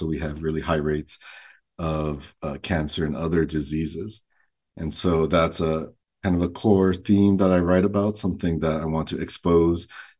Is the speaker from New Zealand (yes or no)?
no; Guam; the experience growing up on Guam and, you know, living in the islands in general